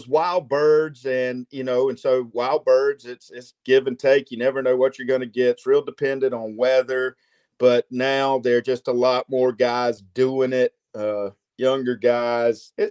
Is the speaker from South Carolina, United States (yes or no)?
yes; Hartsville, South Carolina, United States; Yeah, man. Born and raised in Hartsville, South Carolina. Lifelong outdoorsman. Grew up hunting and fishing just about everything available to us here in the Southeast.